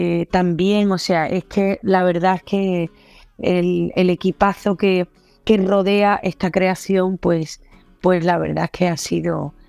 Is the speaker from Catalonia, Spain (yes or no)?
no; Cádiz, Andalusia, Spain; porque somos gaditanos y vivimos como vosotros, con el mar, rodeados de mar.